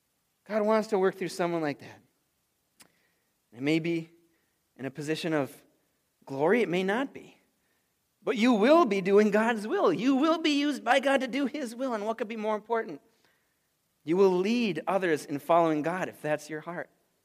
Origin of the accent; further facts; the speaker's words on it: Blaine, Minnesota, United States; also born or lived in St. Francis, United States; I grew up in Blaine, but I moved to St. Francis before eighth grade, and I was in a new school